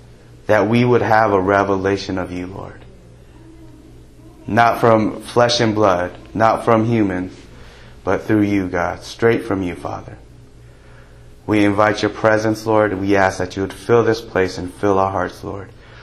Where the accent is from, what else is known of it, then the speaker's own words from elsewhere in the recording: Los Angeles, California, United States; You know, growing up in the Los Angeles area, you see stars all the time